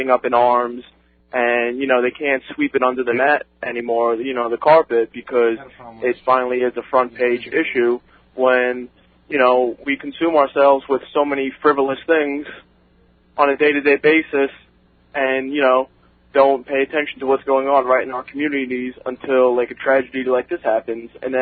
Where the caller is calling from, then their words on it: Brookhaven, United States; Brookhaven.